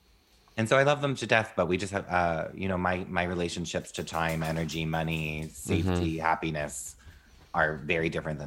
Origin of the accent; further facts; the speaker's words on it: New Jersey, United States; Jersey, dirty Jersey.